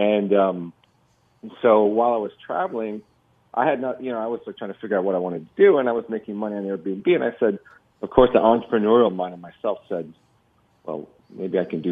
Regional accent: San Francisco, California, United States; No, I'm from the Bay Area, San Francisco.

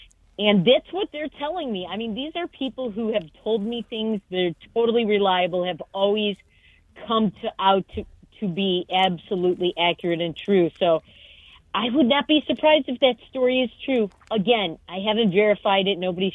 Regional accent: Detroit, Michigan, United States; And, you know, I'm from Detroit, and we used to produce Dodges here

